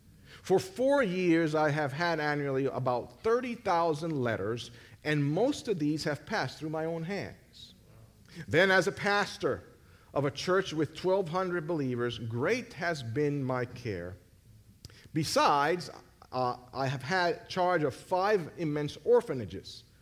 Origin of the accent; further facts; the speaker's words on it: Puerto Rico; And I'm from Puerto Rico. We don't care about soccer.